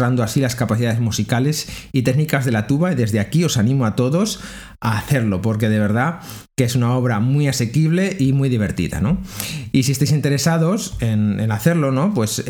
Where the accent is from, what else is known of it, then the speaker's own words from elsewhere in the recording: Toro, Castile and León, Spain; mi tierra, en Toro, Zamora, y me siento muy agradecido de tocar esta obra como solista junto a la banda que me vio crecer, la banda de música